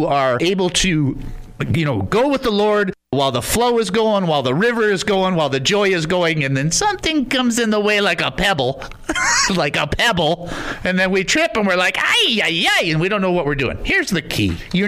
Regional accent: Detroit, Michigan, United States; I mean, I grew up in Detroit. So we would take a pillowcase, go house to house, and you dressed up as whatever.

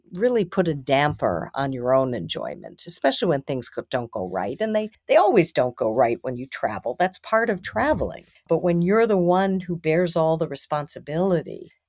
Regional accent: United States; which is hard to take as an American

